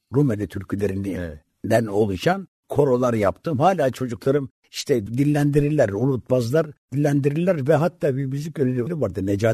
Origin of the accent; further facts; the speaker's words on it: Kırklareli, Turkey; 1943 Kırklareli doğumluyum. İlkokul ve ortaokulu Kırklareli'de okudum.